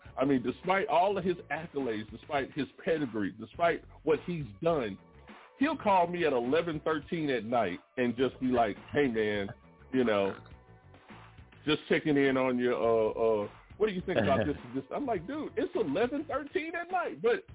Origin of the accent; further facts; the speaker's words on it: Arkansas, United States; also born or lived in Los Angeles; As a kid growing up, you know, of course I am from Arkansas, but I, you know, spent some time in LA, lived out there for a couple of years, have family who's still out there with my dad